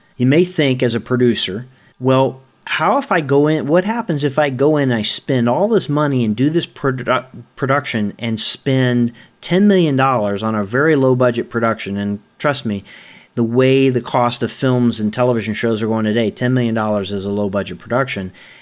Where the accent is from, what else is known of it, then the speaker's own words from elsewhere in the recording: New Orleans, Louisiana, United States; As a small boy growing up in New Orleans, I had to deal with hurricanes and floodings and things like that, and post-Katrina, having to deal with all that when I flew back to New Orleans to help out in recovery there.